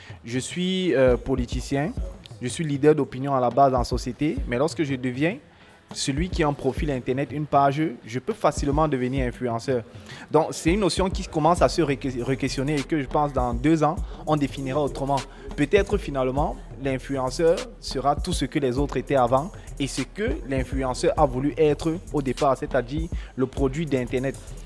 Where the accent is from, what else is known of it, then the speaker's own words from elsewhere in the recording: Cameroon; Malheureusement, chez nous au Cameroun, on se base sur l'écho.